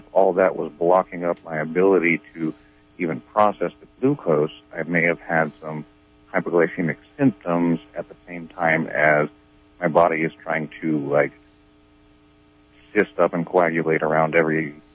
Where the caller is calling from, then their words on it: Garberville, California, United States; Oh, sweet. Right on. I'm from here in Garberville.